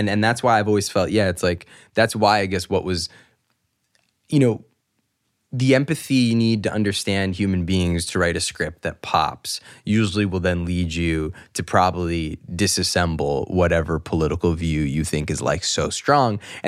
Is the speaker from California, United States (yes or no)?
no; New York, United States; It's like, yeah, I grew up in New York